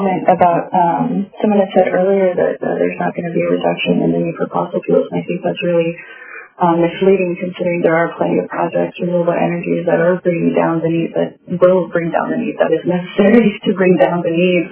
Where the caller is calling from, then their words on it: Eagle River, Alaska, United States; I am calling from Eagle River, Alaska, speaking for myself.